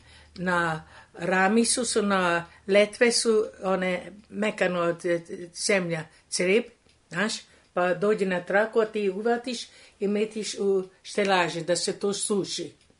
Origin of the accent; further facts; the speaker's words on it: Kikinda, Vojvodina, Serbia; U Kikindu. Išla sam u školu osnovnu u Feškvaru, Kikindu, dva osnovna razreda.